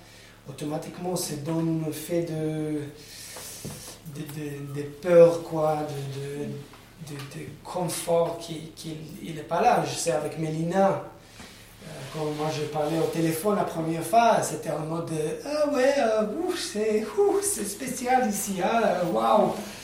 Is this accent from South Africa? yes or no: yes; South Africa; French is a second language; moved away; j'ai grandi en Afrique du Sud, c'était juste avant que Mandela il a pris son siège de président.